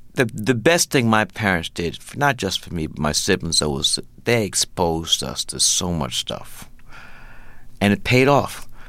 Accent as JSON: {"language": "English", "town": "Atlanta", "region": "Georgia", "country": "United States", "tie": "born there", "also_born_or_lived": "Brooklyn", "said": "my parents are from the south. I was born in Atlanta, Georgia. Spent many summers there and also went to college in Atlanta."}